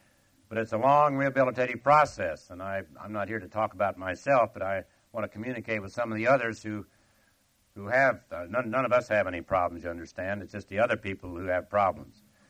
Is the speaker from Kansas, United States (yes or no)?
yes; Russell, Kansas, United States; born there; I was born in Russell and all this, and Russell, Kansas, and I was in Congress